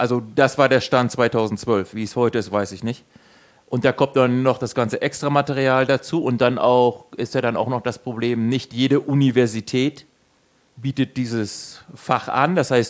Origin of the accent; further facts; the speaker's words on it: Germany; accent: German; Dann sage ich, nein, ich bin Deutscher.